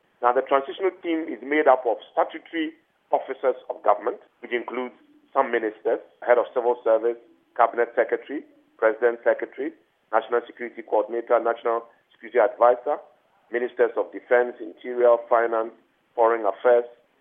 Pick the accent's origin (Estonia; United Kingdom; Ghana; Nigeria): Ghana; I am a Ghanaian first, and everything that needs to be done to advance the cause of this country, I will do.